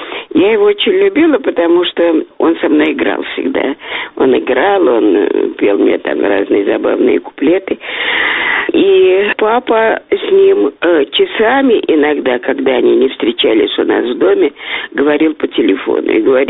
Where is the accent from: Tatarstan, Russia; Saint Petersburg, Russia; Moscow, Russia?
Moscow, Russia; born there; Я родилась в Москве в семье … замечательного ученого-слависта, филолога, лингвиста, пушкиниста.